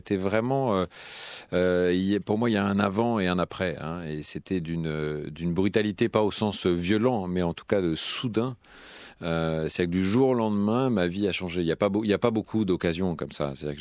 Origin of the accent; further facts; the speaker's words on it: Paris, Île-de-France, France; now in Belgium; quand on vient de Paris, ça fait un bien fou